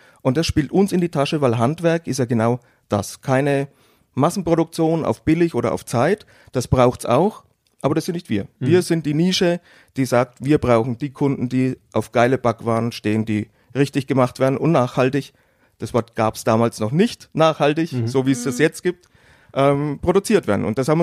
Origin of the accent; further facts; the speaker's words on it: Bavaria, Germany; accent: Franconian; Ich komme aus Bayern, aber das hört man vielleicht auch ein bisschen so fränkisch, Franke, ne?